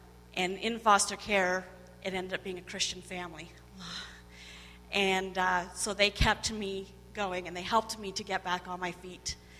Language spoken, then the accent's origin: English; Ontario, Canada; moved away as an adult; also born or lived in Peace River, Canada; I'm originally from Ontario. I grew up in Ontario, and then I moved out here in 99 to northern Alberta, the Peace Country, Peace River area, and married.